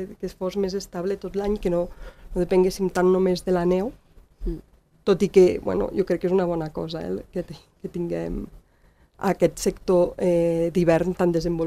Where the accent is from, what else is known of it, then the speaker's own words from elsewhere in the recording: Canillo, Andorra; jo soc de Canillo originalment